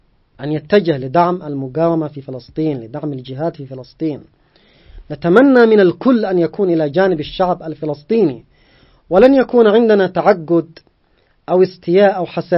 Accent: Yemen; نحن على مستوى بلدنا اليمن قلنا وأكدنا عبر كل الوسائل

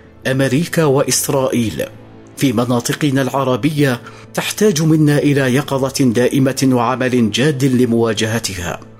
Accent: Yemen; والعدوان على بلادنا اليمن

